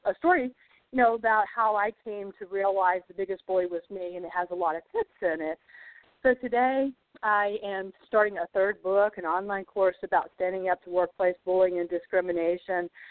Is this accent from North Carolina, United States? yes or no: yes; Asheville, North Carolina, United States; Yes, I'm down in Savannah today, heading back to my hometown in Asheville, North Carolina.